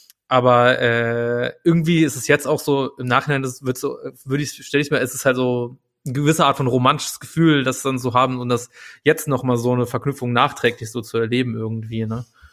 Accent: Saarland, Germany; now in Berlin, Germany; meine Sozialisierung, wohne in Berlin, aber ich bin aufgewachsen im Saarland

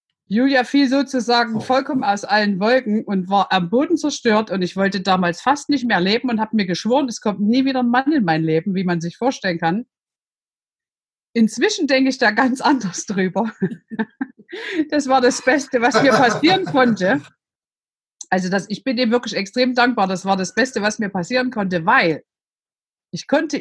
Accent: Saxony, Germany; Man hört es, ich bin aus Sachsen, ich bin in der DDR groß geworden

